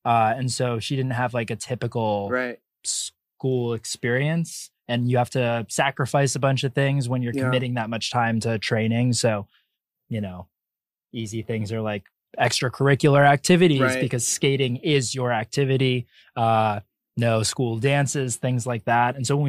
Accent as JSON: {"language": "English", "region": "Connecticut", "country": "United States", "tie": "born or raised there", "said": "Like, we grew up in Connecticut"}